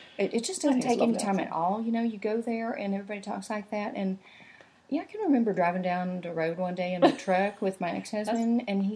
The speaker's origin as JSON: {"language": "English", "region": "Indiana", "country": "United States", "tie": "born or raised there", "said": "So I am a Hoosier girl, born and bred."}